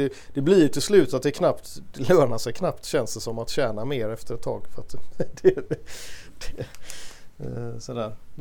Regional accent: Gothenburg, Västra Götaland County, Sweden; Men nu var det så att trots att vi kom från liksom Angered

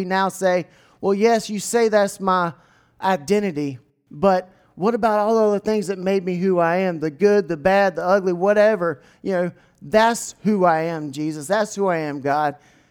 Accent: Edenton, North Carolina, United States; And the way that I talk is based on the fact that I grew up in Edenton, North Carolina, and I sound like an Edentonian.

